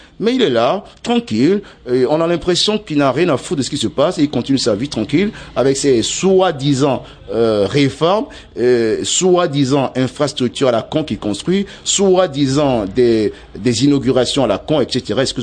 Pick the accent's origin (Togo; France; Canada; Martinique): Togo; Mais chez nous au Togo, ben non, on manifeste